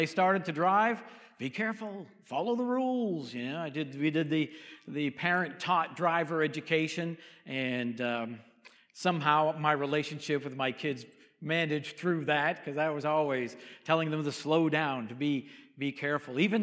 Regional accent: Massachusetts, United States; Growing up in Massachusetts, about 30 miles north of Boston, so pretty close to the beaches as well.

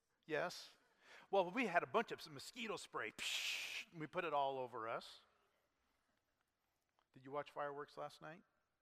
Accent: Wisner, United States; When I was a kid and growing up in Wisner, every 4th of July when it started getting dark, you headed down to the river park.

